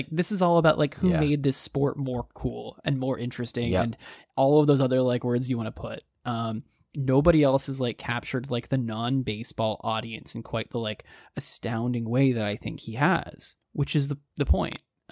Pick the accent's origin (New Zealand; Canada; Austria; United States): Canada; as a Canadian citizen, nice, and at that time not an American citizen